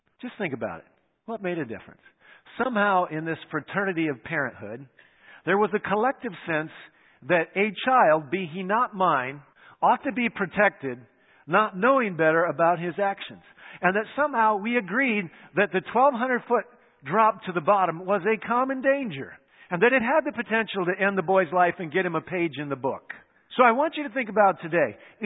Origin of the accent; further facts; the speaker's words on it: United States; And besides, I'm an American, so we like our space.